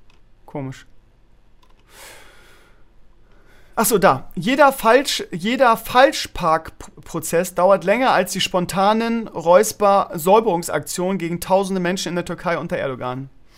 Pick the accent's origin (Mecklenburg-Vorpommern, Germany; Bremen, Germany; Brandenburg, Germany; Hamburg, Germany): Bremen, Germany; Ich komme aus Bremen-Gröpeling, irgendwie, da ist die Ausländerquote sehr, sehr hoch.